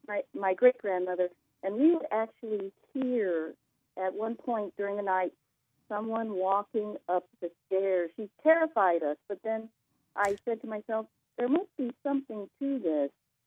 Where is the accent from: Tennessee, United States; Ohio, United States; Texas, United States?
Ohio, United States; Akron; I'm from Akron, Ohio.